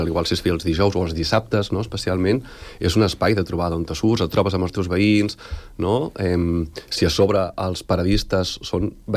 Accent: Sant Sadurní d'Anoia, Catalonia, Spain; now in Sant Cugat, Spain; jo no sóc d'aquí Sant Cugat, vinc de Sant Sadurní, vinc de més de pobles, no?, del Penedès

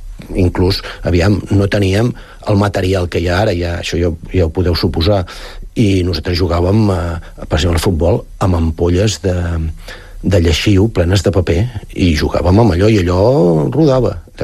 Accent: Sant Vicenç de Castellet, Catalonia, Spain; born there; moved away as an adult; now in Sant Cugat, Spain; vaig néixer a Sant Vicenç el 58 i des dels 28 anys que ens vam ja començar a desplaçar per motius de feina i he viscut a Sant Cugat 35 anys.

